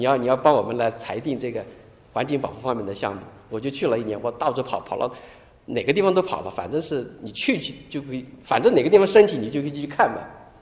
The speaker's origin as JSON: {"language": "Chinese", "country": "China", "said": "我们中国人也说知足者常乐"}